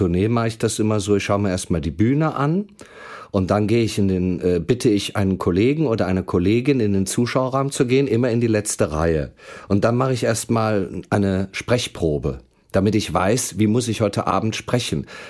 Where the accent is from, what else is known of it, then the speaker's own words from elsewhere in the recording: Hellenthal, North Rhine-Westphalia, Germany; aufgewachsen bin ich in Hellenthal. Das ist ein 3000-Seelendorf mitten in der Eifel. Da ist halt sehr viel Gegend, eine wunderschöne Gegend.